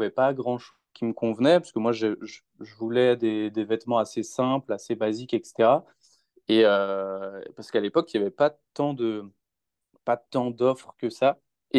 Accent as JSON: {"language": "French", "town": "Rennes", "region": "Brittany", "country": "France", "lives_now": "Lyon, France", "said": "moi j'ai 31 ans, je suis originaire de Rennes, mais je vis sur Lyon là, depuis à peu près 2 ans, super ville."}